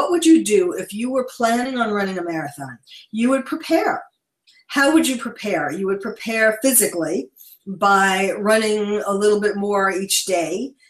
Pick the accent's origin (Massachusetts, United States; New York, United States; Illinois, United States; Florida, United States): New York, United States; Well, actually, I'm a New Yorker. I'm a born and bred New Yorker, and you can take the girl out of New York, but you can't take the New York out of the girl, and I'm a shining example of that, even though I live on the West Coast now.